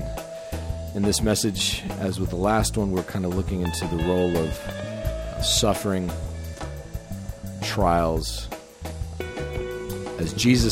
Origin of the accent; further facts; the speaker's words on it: Midland, Texas, United States; You know, when I was a kid growing up in Midland, Texas, it got awfully hot in the summer.